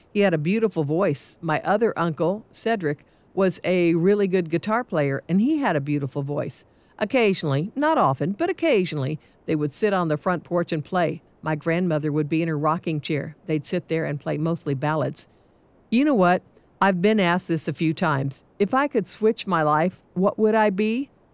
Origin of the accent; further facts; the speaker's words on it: Texas, United States; Growing up in Texas, I was exposed to progressive country like